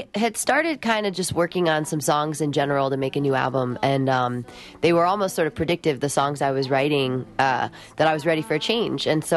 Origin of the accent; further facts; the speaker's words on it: Rock Island, Illinois, United States; moved away as an adult; also born or lived in Colorado / Los Angeles; Well, you know, I left Rock Island, Illinois when I was 18, and I went to Colorado for a couple years.